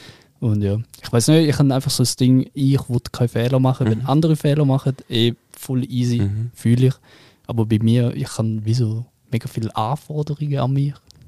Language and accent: German; Bern, Switzerland; accent: Bernese; Ich hab einmal meinen Berner Dialekt machen